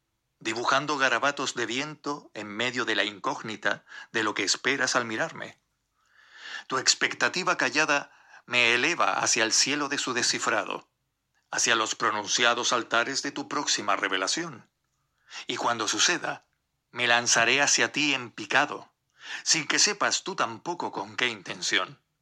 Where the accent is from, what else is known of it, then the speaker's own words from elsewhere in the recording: Canary Islands, Spain; Soy de Gran Canaria y les voy a recitar pues otro poema de mi cosecha